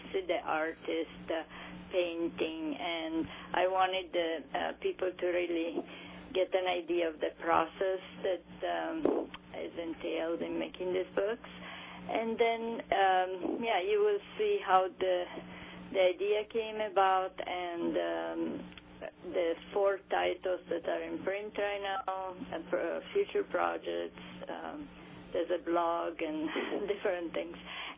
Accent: Italy; accent: Italian; English is a second language; Yes. Yeah, you can tell by my accent that I'm Italian.

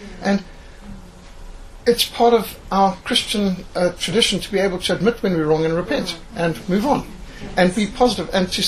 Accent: Zimbabwe; now in Cape Town, South Africa; I was brought up in Rhodesia, and I came to Cape Town, was converted here in 1977

